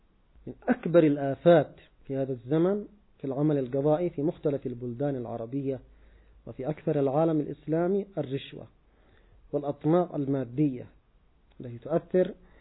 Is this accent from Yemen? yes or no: yes; Yemen; ومن المعروف مثلا عندنا في اليمن